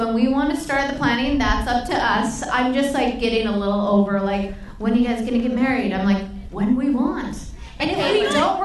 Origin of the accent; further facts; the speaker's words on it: Canada; I could use a green card. I'm Canadian.